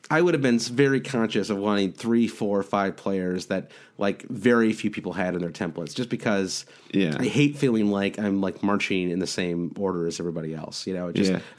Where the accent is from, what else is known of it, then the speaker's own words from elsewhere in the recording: Midwest, United States; But I'm also from the Midwest, so I sound kind of nasal no matter what.